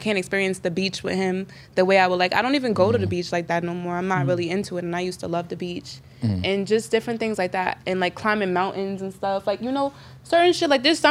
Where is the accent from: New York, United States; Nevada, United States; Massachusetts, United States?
New York, United States; South Jamaica; I'm from South Jamaica. Like, anybody that knows, like, it gets really treacherous out there.